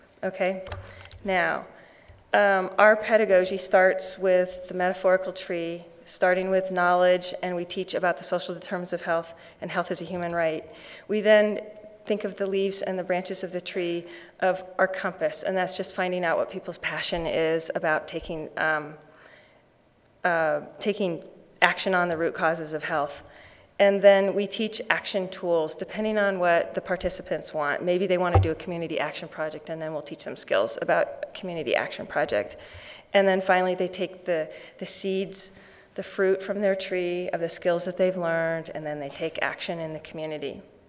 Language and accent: English; Seattle, Washington, United States; I'm from Seattle, Washington